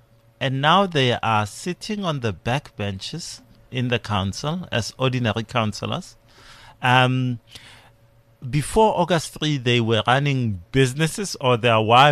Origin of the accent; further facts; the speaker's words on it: Tshwane, Gauteng, South Africa; I want to talk about those elections because, you know, I grew up in Tshwane.